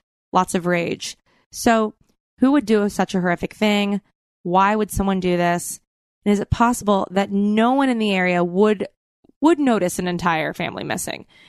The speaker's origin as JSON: {"language": "English", "town": "Nissequogue", "region": "New York", "country": "United States", "said": "I'm from Nissaquag."}